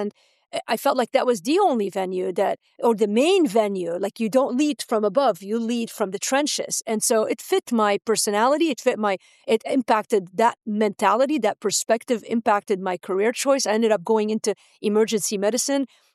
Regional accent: Beirut, Beirut Governorate, Lebanon; growing up in Beirut, you sort of, the ground is set to sort of see a lot of things

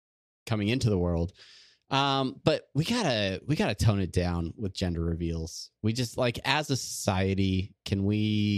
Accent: California, United States; Sorry, I'm from Southern California in the 80s. I apologize.

